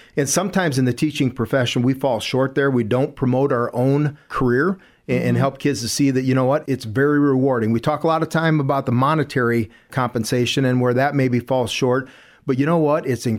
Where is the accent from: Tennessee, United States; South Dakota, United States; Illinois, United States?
South Dakota, United States; Chester; I grew up in Chester, the booming metropolis of Chester, South Dakota. So if you know where that's at, and I love and appreciate my small town experience there